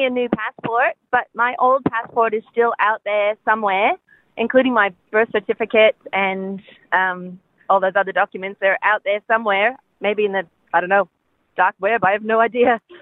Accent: United States; I'm originally American, and I had my passport being renewed, and the U.S. consulate only allows it to go through the post.

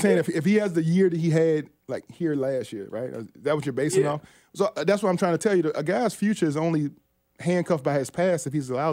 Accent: Virginia, United States; My hometown, VA, I love, all the schools from Virginia.

